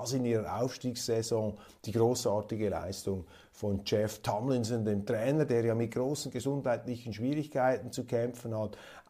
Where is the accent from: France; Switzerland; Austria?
Switzerland; Kloten, Zurich; der EHC Kloten, der Aufsteiger, also mein Heimteam, ich stamme ja aus Kloten